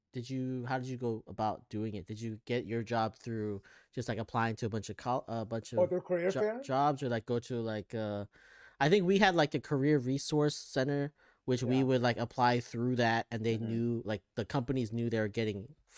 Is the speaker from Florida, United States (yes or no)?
yes; Orlando, Florida, United States; I'm from Orlando. I'm a Magic fan.